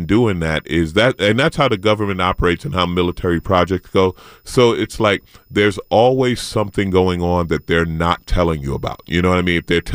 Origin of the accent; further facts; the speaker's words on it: Queens, New York, United States; In Queens. I grew up in St. Albans. I didn't know I grew up in the hood until … mentioned it in a song.